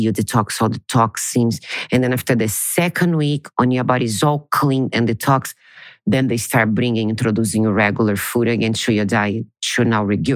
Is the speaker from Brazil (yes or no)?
yes; Brazil; moved away; I'm originally from Brazil and I've been living here for 12 years.